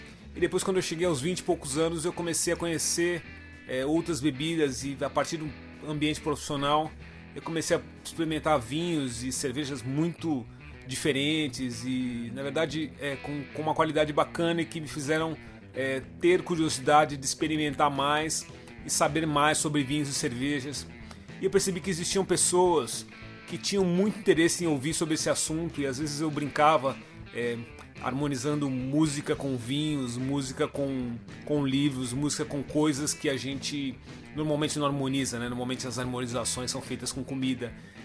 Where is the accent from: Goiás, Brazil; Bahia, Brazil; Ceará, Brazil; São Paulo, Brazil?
São Paulo, Brazil; eu sou paulistano, jornalista